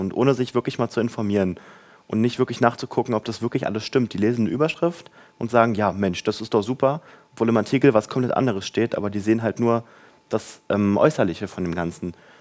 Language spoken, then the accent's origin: German; Leegebruch, Brandenburg, Germany; Ja, also ich komme ja nicht aus Krem, ich komme aus einem noch kleineren Dorf, Legebruch. Das ist jetzt so, glaube ich, 15, 20 Kilometer von hier entfernt.